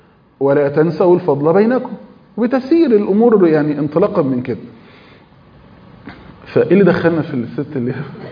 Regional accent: Egypt

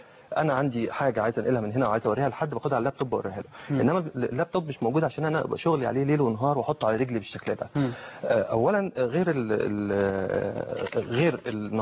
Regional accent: Egypt; عندنا في مصر

